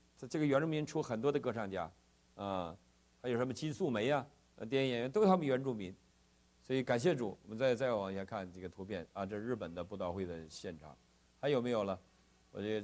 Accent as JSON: {"language": "Chinese", "country": "China", "tie": "born there", "said": "感谢主让我们生在中国"}